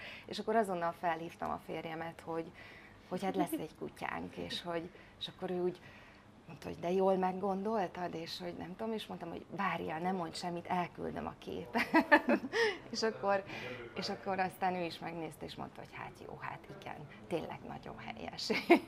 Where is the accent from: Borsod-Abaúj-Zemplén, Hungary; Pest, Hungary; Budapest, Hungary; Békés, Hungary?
Borsod-Abaúj-Zemplén, Hungary; Miskolc; A sok vidéki kutya után én miskolci lány vagyok